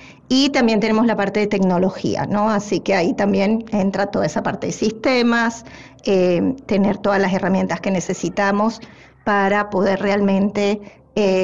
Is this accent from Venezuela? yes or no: yes; Venezuela; Yo soy originalmente de Venezuela.